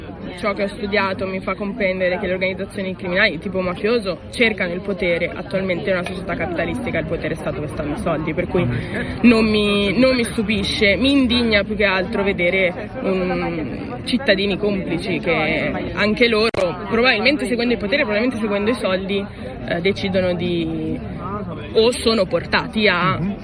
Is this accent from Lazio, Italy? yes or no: no; Milan, Lombardy, Italy; in quanto milanese, si vive Milano, si vive la Lombardia